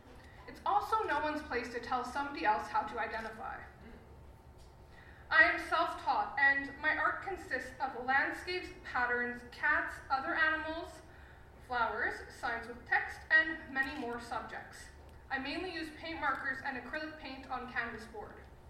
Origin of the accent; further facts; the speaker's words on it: Vancouver, British Columbia, Canada; born there; I was born in Vancouver, BC.